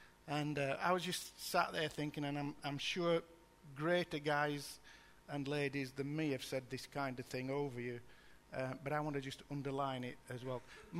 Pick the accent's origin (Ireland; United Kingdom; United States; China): United Kingdom; Barnsley, Yorkshire and the Humber; I'm from Barnsley, Margaret's not. She's from Wakefield. She's posher than me. I'm a bit of rough.